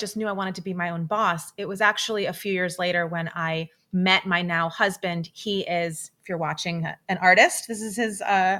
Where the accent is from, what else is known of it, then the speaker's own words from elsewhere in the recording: New York City, New York, United States; I'm born and raised in New York City, hustling my whole life to figure out, you know, what I wanted to do.